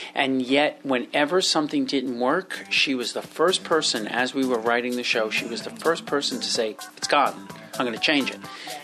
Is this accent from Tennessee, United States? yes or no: no; New York, United States; I was born and bred in New York